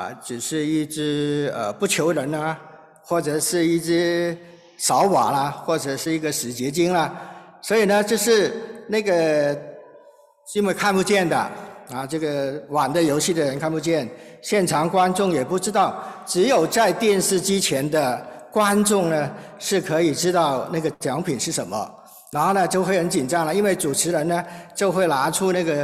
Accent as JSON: {"language": "Chinese", "country": "Hong Kong", "tie": "born or raised there", "said": "我呢是来自香港的，在香港成长的那个我特别小的时候呢，在大概成长的是几岁的时候呢，是60年代哈，上个世纪60年代。"}